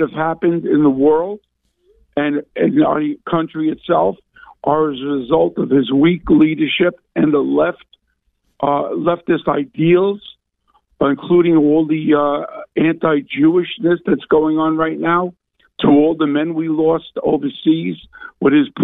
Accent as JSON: {"language": "English", "town": "Flatbush", "region": "New York", "country": "United States", "lives_now": "Staten Island, United States", "said": "I'm originally from Flatlands, Flatbush. I live presently over in Staten Island. But my family's all from South Brooklyn"}